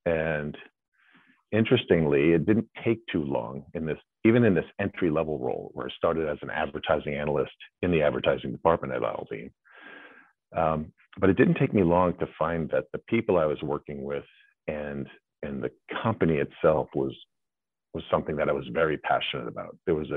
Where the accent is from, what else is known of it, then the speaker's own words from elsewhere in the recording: New Hampshire, United States; So I grew up in New Hampshire.